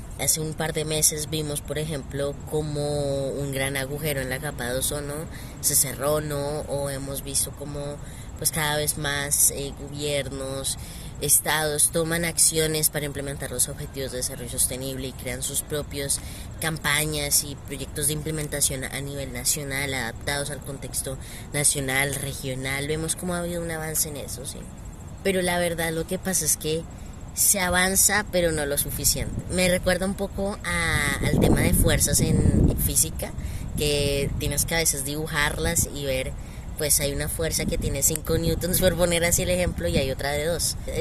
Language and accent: Spanish; Colombia; soy de Colombia, lo menciono para dar como ese contexto, en Colombia, un país sumamente biodiverso también, crecí rodeado de naturaleza